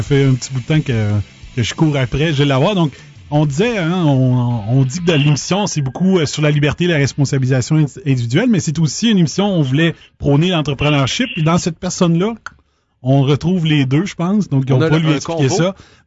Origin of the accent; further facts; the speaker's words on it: Quebec, Canada; Donc, moi aussi, je viens de la Beauce